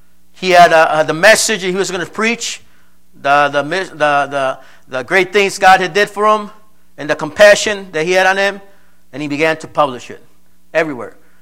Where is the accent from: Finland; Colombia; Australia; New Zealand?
Colombia; now in United States; when I go back home to when I'm in Colombia, I tell the people, yeah, I'm from the States